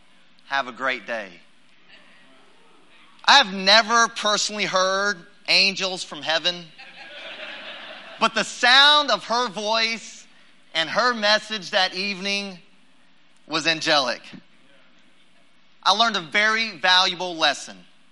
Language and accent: English; Fort Worth, Texas, United States; I'm from Fort Worth, Texas.